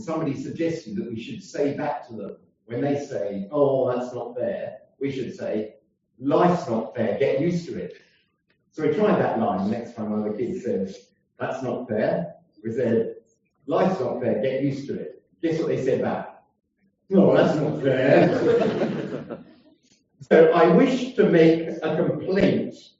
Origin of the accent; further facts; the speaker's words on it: United Kingdom; because we're British